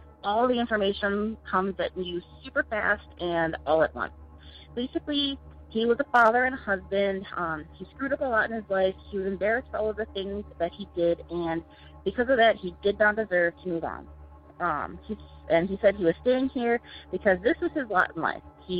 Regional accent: Sioux Falls, South Dakota, United States; I am from Sioux Falls, South Dakota.

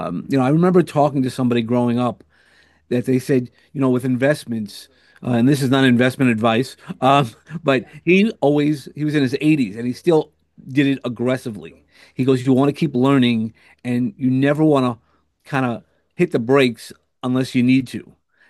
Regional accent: Brooklyn, New York, United States; Well, I'm from Brooklyn, so

